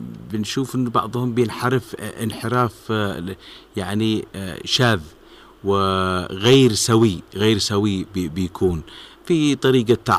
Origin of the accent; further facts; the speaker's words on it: Yemen; ما دورنا نحن كمجتمع يمني